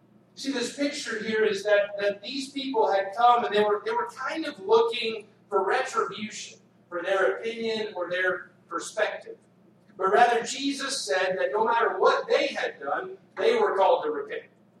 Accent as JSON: {"language": "English", "region": "Texas", "country": "United States", "tie": "born or raised there", "said": "growing up in Texas, you know, I like to tell people they breed us this size."}